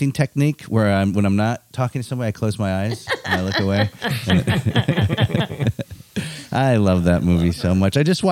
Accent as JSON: {"language": "English", "region": "Michigan", "country": "United States", "tie": "born or raised there", "said": "My sister, you know, I grew up in Michigan there."}